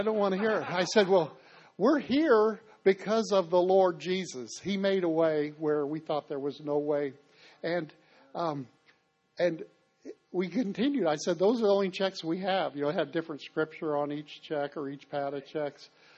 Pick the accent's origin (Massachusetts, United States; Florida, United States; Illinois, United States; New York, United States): Illinois, United States; also born or lived in Maine; I come from Illinois. My wife comes from Boston. We had lived in Maine for 10 years and moved south to Roanoke.